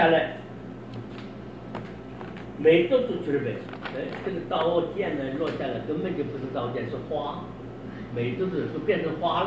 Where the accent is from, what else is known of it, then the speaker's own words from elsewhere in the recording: China; 我们中国人呢，你没看到，我当年到西北去的